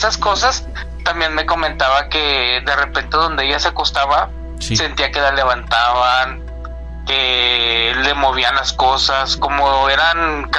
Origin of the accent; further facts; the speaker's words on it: Piedras Negras, Coahuila, Mexico; Bueno, yo soy originario de Piedras Negras. Yo me crié cerca de lo que es el río Bravo, entre la frontera con Estados Unidos.